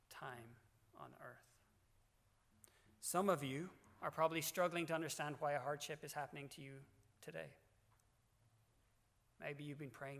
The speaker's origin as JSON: {"language": "English", "country": "Ireland", "said": "Being Irish, I had high hopes, but they were outclassed by the New Zealand team."}